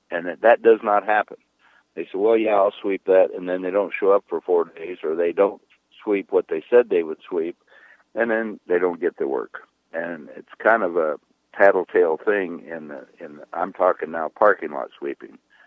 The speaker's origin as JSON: {"language": "English", "region": "California", "country": "United States", "said": "Well, you know, we're from the Bay Area, and nobody knows better than the people that live in the Bay Area."}